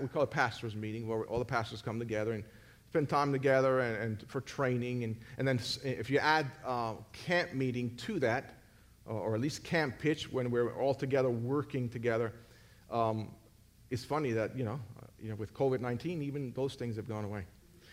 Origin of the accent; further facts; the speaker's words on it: Puerto Rico; And I'm from Puerto Rico. We don't care about soccer.